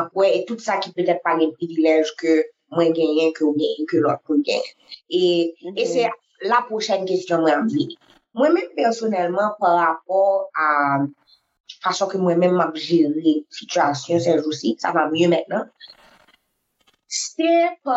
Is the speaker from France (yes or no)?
no; Haiti; Moi, en tant qu'haïtienne, quand je vis en Haïti